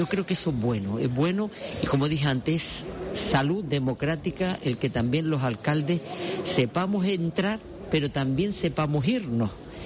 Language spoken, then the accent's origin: Spanish; Gáldar, Canary Islands, Spain; estoy aquí delante de la Recoba de Galdas y yo soy feliz. Es decir, ver a mi gente, ver mi pueblo, cómo está activo, cómo está vivo y seguir.